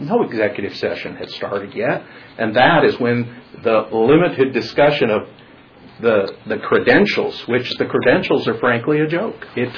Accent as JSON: {"language": "English", "town": "Nyssa", "region": "Oregon", "country": "United States", "tie": "born or raised there", "said": "my hometown in Nissa, Oregon"}